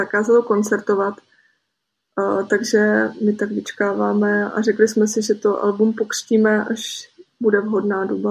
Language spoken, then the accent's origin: Czech; Olomouc, Olomouc Region, Czechia; moved away as an adult; now in Brno, Czech Republic; Ne, jsem původně z Olomouce.